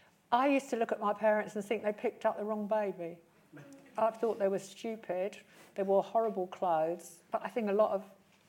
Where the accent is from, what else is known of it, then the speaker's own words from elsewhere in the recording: London, United Kingdom; my connections to London are very, very strong because I grew up in West London, you know, inner London.